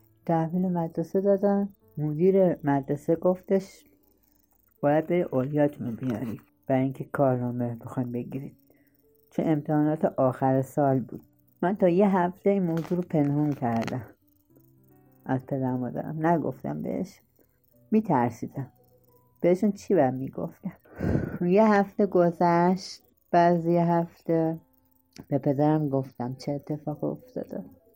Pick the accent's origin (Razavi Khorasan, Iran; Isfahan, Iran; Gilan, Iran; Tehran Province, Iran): Gilan, Iran; Rudbar; من دوران کودکیم توی یکی از روستاهای شهرستان رودبار گیلان بودم، زندگی کردم. خب من متولد دهه 60م.